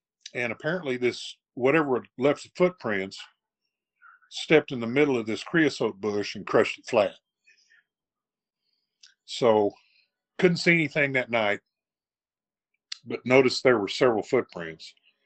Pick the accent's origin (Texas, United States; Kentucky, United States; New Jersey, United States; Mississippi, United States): Texas, United States; El Paso; born there; Well, hello … I was born in El Paso, Texas.